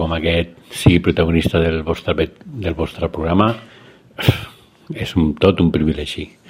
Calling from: El Port de la Selva, Catalonia, Spain; de la Vall de Santa Creu, al Port de la Selva.

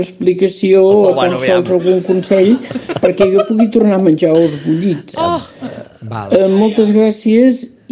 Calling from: Olot, Catalonia, Spain; d'Olot i us volia preguntar a veure si me podeu solucionar una cosa

